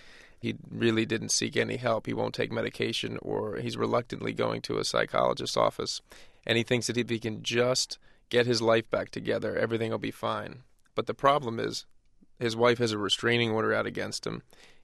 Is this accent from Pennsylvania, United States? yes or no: yes; Philadelphia, Pennsylvania, United States; growing up in Philly myself, is very true. Our Sundays revolved around what time the game started.